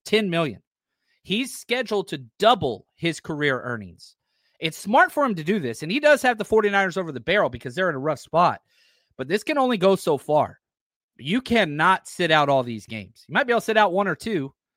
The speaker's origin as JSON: {"language": "English", "region": "Texas", "country": "United States", "said": "I'm from Texas, but I'm not a farm guy."}